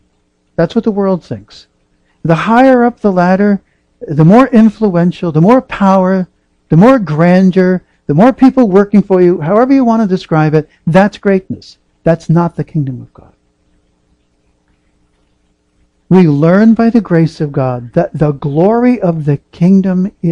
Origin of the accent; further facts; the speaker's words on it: United States; I'm from the States, pardon me for that.